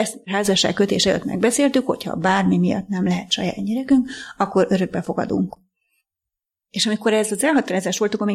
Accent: Solymár, Pest, Hungary; Solymáron nőttem fel, meg voltunk keresztelve a nővéremmel, anyukám szülei jártak, de a szüleim nem jártak templomba, nem voltak gyakorló katolikusok.

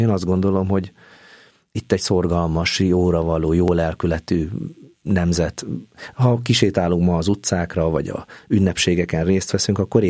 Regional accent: Hungary; Végülis magyarok vagyunk, tehát szerintem ez egy természetes velejárunk.

